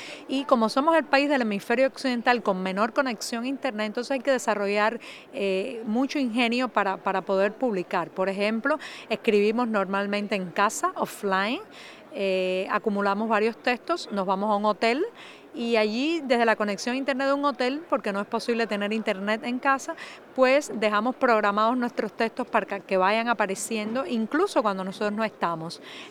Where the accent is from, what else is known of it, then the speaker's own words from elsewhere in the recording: Cuba; born there; nací en Cuba y vivo en La Habana.